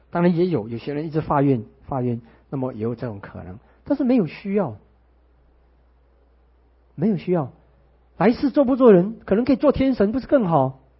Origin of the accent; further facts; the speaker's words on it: Malaysia; 我们马来西亚人常常开玩笑说的，我吃盐比你吃米多